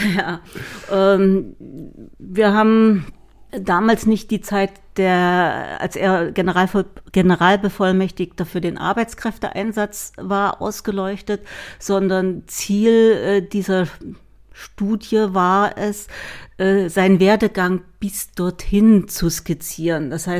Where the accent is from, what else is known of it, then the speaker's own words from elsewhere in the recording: Weimar, Thuringia, Germany; now in Pößneck, Germany; Ich komme ursprünglich aus Weimar, ich bin also Thüringerin, habe in Jena studiert, mein Mann auch